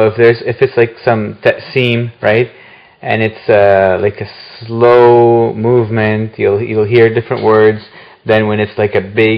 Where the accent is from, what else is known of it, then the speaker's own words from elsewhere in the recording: Egypt; You know, since I'm, you know, I was born and raised in Egypt, so my terminology would be more Egyptian.